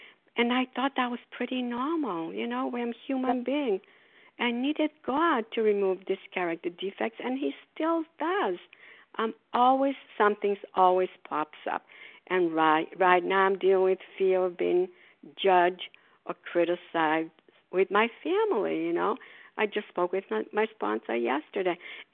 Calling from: Port Charlotte, Florida, United States; And I'm calling from Port Charlotte, Florida. We are snowbirds down here.

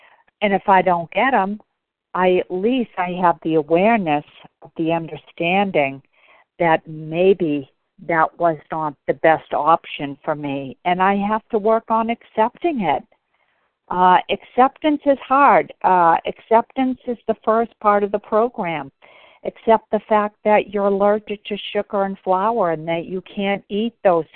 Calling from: Bedford, Massachusetts, United States; I'm calling from Bedford, Mass.

